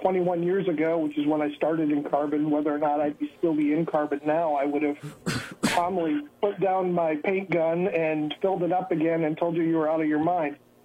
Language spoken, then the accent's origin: English; New York, United States; As I mentioned, I'm a New York State native. I was born in New York State in Niagara County and have resided in western New York my entire life, and other than being away at college.